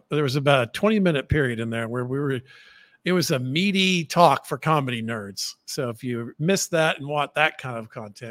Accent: Atlanta, Georgia, United States; also born or lived in Florida; I'm from Atlanta. I'm from Atlanta. I'm used to hot, and my dad's from South Greece, and I was born in Florida, and I like it hot

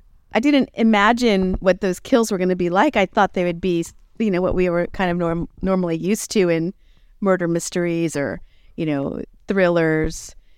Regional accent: Tulsa, Oklahoma, United States; I mean, I'm from Tulsa, you know, so she's like really wholesome

